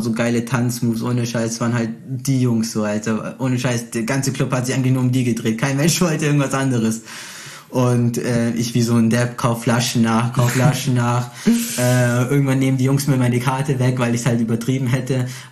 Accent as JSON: {"language": "German", "country": "Brazil", "said": "Ich als Brasilianer, weißt du, man connectet sich halt auch gleich."}